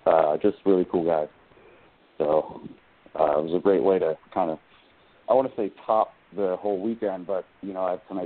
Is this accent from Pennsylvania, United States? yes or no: yes; Philadelphia, Pennsylvania, United States; I'm actually originally from Philly.